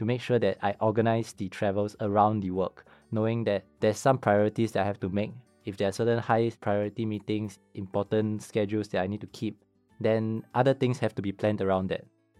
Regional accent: Singapore; very much like most Singaporeans, you know, growing up in Singapore, going to school, trying to get good grades.

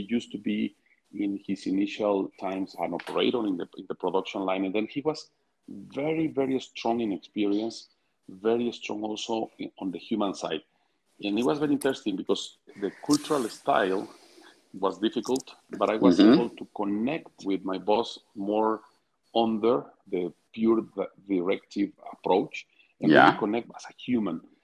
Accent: Querétaro, Mexico; English is a second language; but it was a new Korean project in my hometown in Querétaro. It's north of Mexico City, about two hours from Mexico City.

